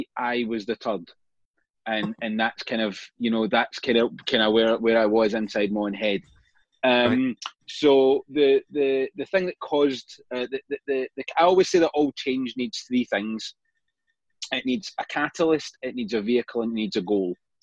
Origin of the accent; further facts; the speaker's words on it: Glasgow, Scotland, United Kingdom; now in Carlisle, United Kingdom; I am 44 years old. I am from Glasgow, and I've probably spent the last 14 years living either outside of Glasgow or down in England. Currently live in Carlisle because it's as close as I can get to Scotland